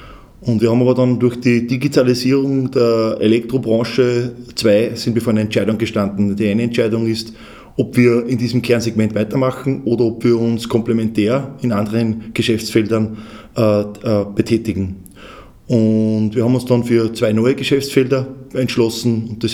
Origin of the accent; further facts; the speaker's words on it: Freistadt, Upper Austria, Austria; born there; in Freistadt geboren und in Freistadt die Neom gegründet. Bin 44 Jahre alt